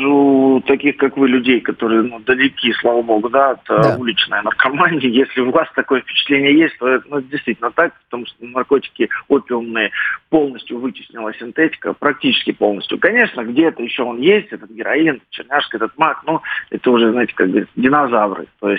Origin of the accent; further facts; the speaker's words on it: Belgorod, Belgorod Oblast, Russia; я уроженец города Белгорода, я там начал работу по реабилитации